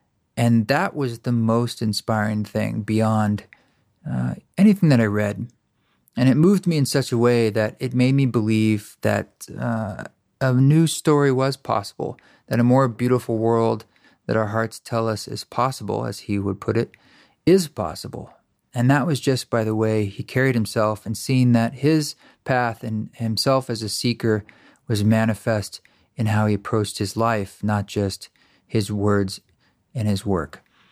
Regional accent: Oregon, United States; Growing up in Oregon, I hadn't really thought about Utah.

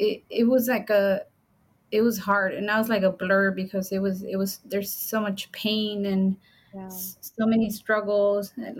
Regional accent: Honduras; now in United States; my older brother, the one that I came with from Honduras, he had been detained and was in immigration proceedings.

